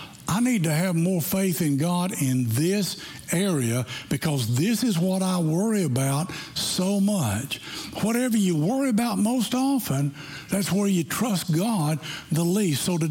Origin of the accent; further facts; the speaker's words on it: Arlington, Virginia, United States; born there; I was born in Virginia, yeah. I was born in Arlington, Virginia